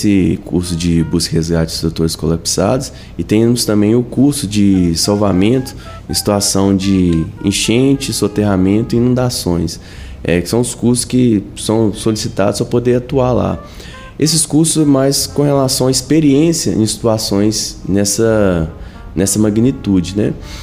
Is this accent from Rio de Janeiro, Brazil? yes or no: no; Belo Horizonte, Minas Gerais, Brazil; como eu sou de BH